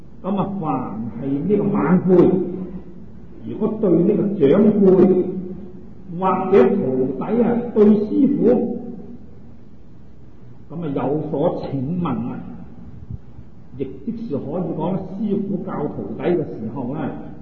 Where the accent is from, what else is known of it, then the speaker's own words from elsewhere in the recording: China; 就系我哋中国几千年前啦，我哋中国人都系着呢啲衣服噶，都系一样噶。